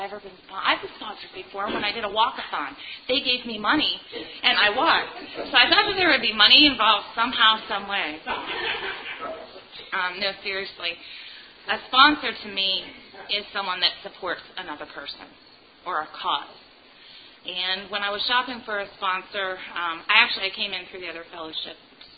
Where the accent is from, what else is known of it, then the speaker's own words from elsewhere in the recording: Indiana, United States; I'm an addict from Indiana.